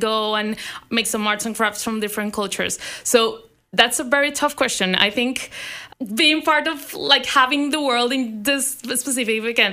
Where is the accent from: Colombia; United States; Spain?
Colombia; I'm a newcomer myself, so I guess whenever something comes from my country, I'm from Colombia